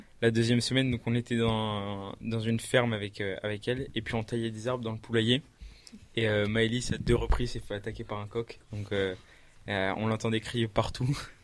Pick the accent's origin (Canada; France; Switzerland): France; enfin, en tant que Français, on s'attend à avoir du salé, quelque chose de consistant le soir.